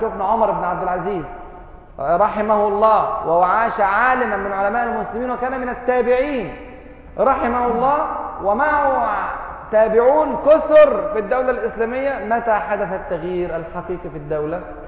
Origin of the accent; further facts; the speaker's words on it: Egypt; ده احنا عندنا في مصر كمان رحمه شويه